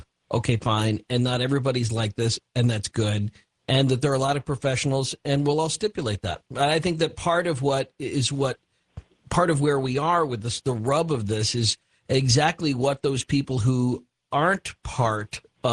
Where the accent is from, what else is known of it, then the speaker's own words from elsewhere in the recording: Minnesota, United States; back in my home state of Minnesota